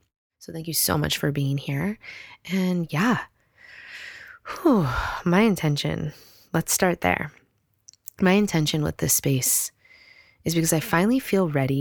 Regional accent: Chicago, Illinois, United States; I grew up in Chicago. My parents are still together, and I love them so dearly.

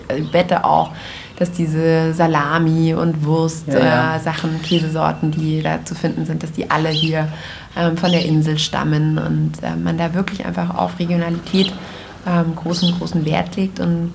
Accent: Germany; Wir sind selber Deutsche

